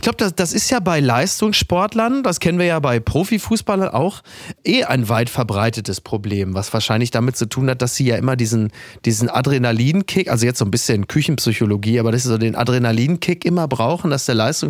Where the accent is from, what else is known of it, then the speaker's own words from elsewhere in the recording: Castrop-Rauxel, North Rhine-Westphalia, Germany; Und zwar direkt auf der Auffahrt Henrichenburg, also in meinem Heimatdorf.